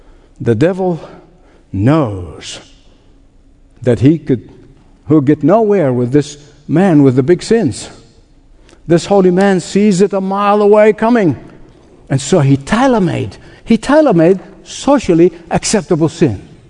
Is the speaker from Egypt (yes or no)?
yes; Egypt; as a boy growing up in Egypt.